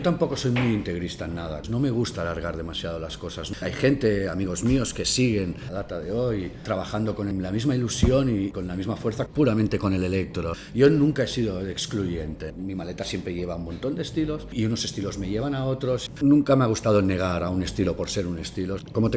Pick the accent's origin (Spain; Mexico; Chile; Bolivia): Spain; Terrassa, Catalonia; born there; Nací en Tarrasa, una ciudad industrial cercana a Barcelona